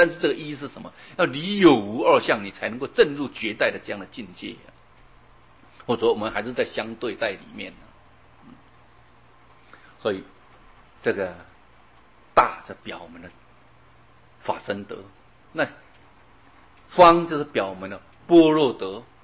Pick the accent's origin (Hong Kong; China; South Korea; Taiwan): Taiwan; 我们一看，嗯，这个好像不是我们台湾人，你一看就看得出来啊。